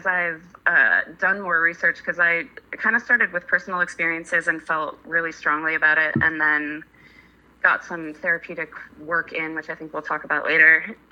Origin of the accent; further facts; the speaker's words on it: Michigan, United States; moved away as an adult; also born or lived in Chicago / Australia / New York City; now in San Francisco, United States; I grew up in Michigan, but my pathway, I went to college in Chicago, and then lived in Australia for 2 years.